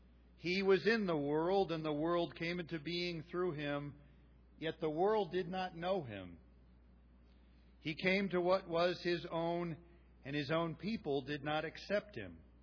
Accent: Ohio, United States; also this morning reminds me of a fairly common Christmas experience that I had when I was a kid growing up in Ohio.

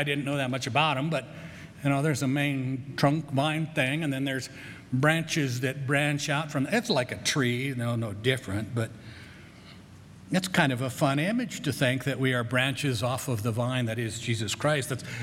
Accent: Grand Junction, Colorado, United States; I grew up in Grand Junction.

